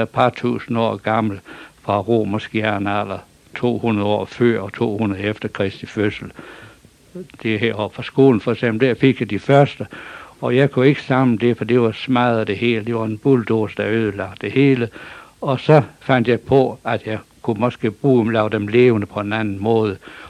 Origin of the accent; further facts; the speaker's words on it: Hurup, North Denmark Region, Denmark; Jeg stammer her fra Hurup, fra Refs. Og så … dengang. Vi boede i Roskilde.